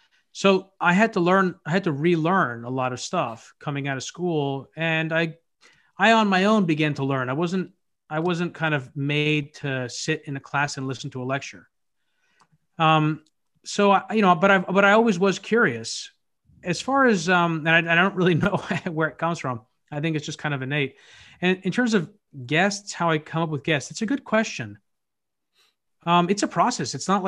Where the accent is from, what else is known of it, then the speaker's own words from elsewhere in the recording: Cincinnati, Ohio, United States; born there; also born or lived in Italy; Well, I'm Greek American. I was born in Cincinnati right after my parents moved here, and we moved around a lot growing up, and we went back to Greece every single summer.